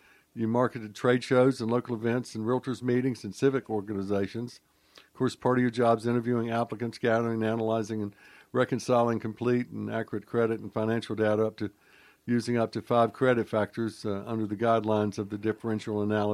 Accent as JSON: {"language": "English", "town": "Charlotte", "region": "North Carolina", "country": "United States", "tie": "born or raised there", "said": "Yeah, I got family down there. Actually, I grew up in Charlotte, and I call it corn cob"}